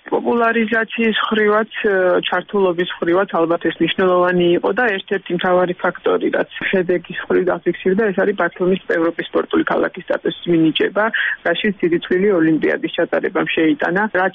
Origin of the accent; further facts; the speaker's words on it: Batumi, Adjara, Georgia; როგორც სპორტმენი, როგორც ბათუმელი და როგორც ესე ვთქვათ ჩართული სადადრაკო სამყაროში